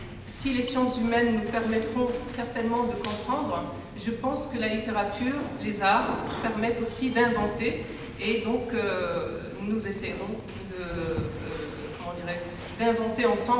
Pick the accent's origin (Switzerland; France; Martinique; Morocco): Morocco; Il y a aussi des Marocains, donc de mon pays d'origine, que je retrouve ici.